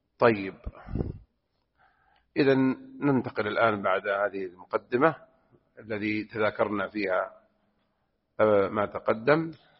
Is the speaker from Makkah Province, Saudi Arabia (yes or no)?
yes; Jeddah, Makkah Province, Saudi Arabia; لكن ما موجودة بحجاز عندنا في جدة الحمد لله